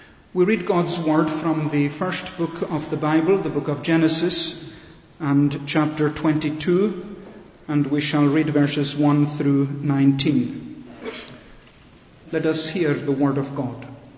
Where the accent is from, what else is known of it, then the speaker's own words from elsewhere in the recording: Scotland, United Kingdom; It is a privilege for me to convey the greetings of my own home congregation in Scotland